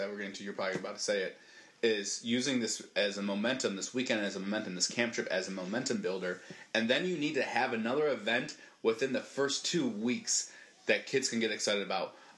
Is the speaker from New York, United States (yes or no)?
yes; Rochester, New York, United States; I will be heading to my hometown of Rochester, New York.